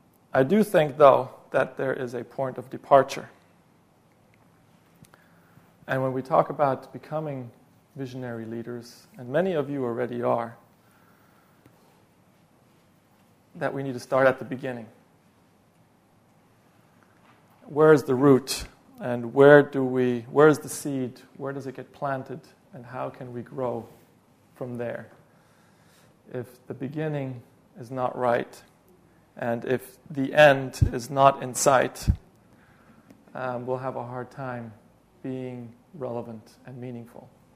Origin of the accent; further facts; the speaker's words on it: Bern, Switzerland; moved away as an adult; also born or lived in England / France / Denmark; now in Germany; I was born in Andrews. I grew up in Bern, Switzerland.